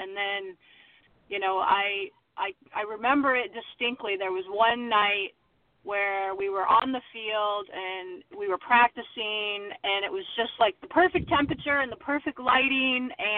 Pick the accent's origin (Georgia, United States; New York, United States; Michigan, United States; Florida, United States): Michigan, United States; Flint; I actually started coaching when I was 15 in my hometown of Flint, Michigan.